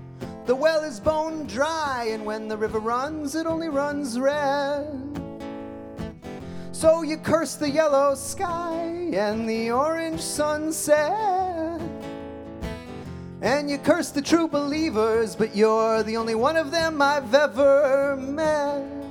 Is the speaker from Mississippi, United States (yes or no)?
no; Denver, Colorado, United States; I'm from Denver, Colorado.